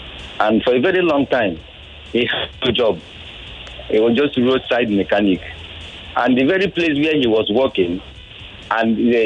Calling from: Oshodi, Lagos, Nigeria; I'm calling from Oshodi.

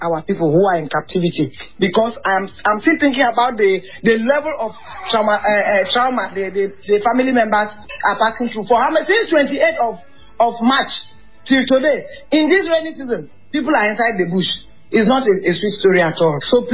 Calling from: Gwagwalada, Federal Capital Territory, Nigeria; calling from Gwagwalada.

